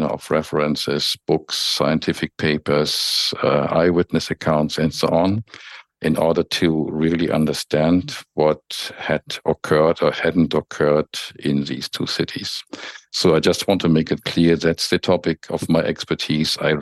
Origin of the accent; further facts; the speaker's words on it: Germany; accent: German; English is a second language; as you might guess from my accent, I'm from Germany.